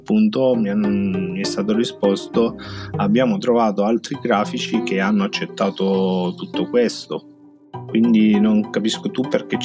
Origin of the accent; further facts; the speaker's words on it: Modena, Emilia-Romagna, Italy; vengo da Modena